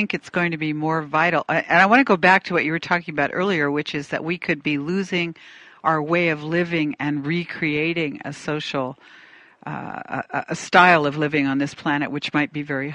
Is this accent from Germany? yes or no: no; Canada; now in United States; I'm not actually American, I'm Canadian, but I am here now, so I kind of am American.